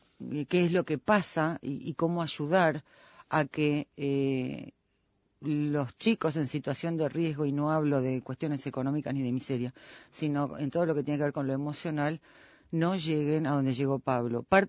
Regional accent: Montevideo, Uruguay; No, yo soy de Montevideo.

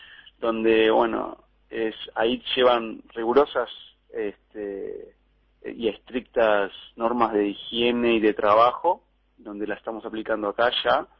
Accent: Uruguay; Y yo soy uruguayo a muerte, amo mi país

